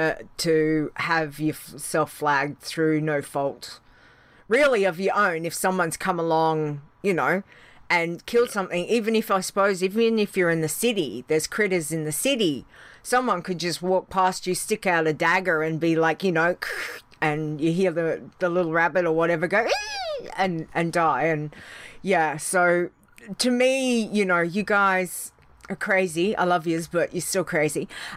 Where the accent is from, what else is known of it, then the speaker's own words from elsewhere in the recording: Australia; you're like me, we're Australian.